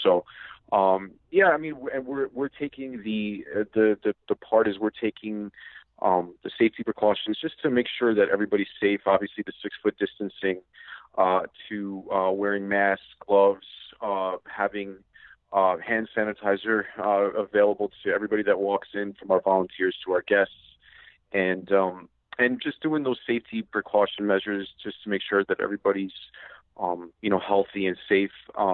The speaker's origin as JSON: {"language": "English", "town": "New York City", "region": "New York", "country": "United States", "tie": "born or raised there", "said": "born and raised in New York. Just been my parents. My mom is the executive director of an organization called the Father's Heart Ministries, and so I've been there for 33 years since I was born, just in and out, in the East Village of Manhattan"}